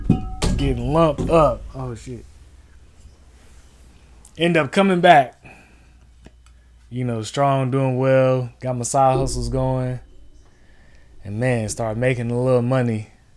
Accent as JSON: {"language": "English", "town": "Durham", "region": "North Carolina", "country": "United States", "said": "you know, I'm from Durham, North Carolina. Grew up in a single parent household with Mom Duke."}